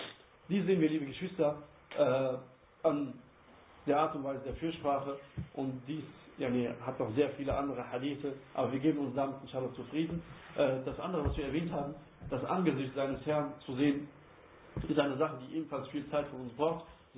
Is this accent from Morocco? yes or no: yes; Morocco; German is a second language; Ja, das gibt es bei uns in Marokko ist zum Beispiel so, wenn du jemanden beleidigen möchtest, dann erwähnst du genau dieses Tier.